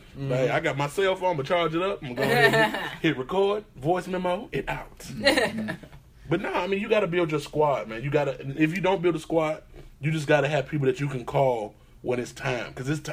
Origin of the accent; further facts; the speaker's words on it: Virginia, United States; Mississippi. I'm from Virginia.